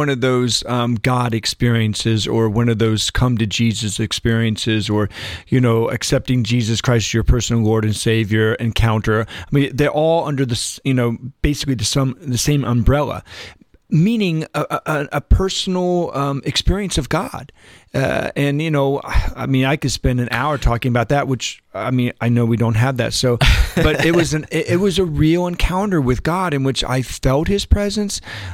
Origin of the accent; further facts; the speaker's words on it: Columbus, Ohio, United States; I grew up on the east side of Columbus. I went to Groveport Madison High School, and I went to Church of Our Lady of the Miraculous Medal.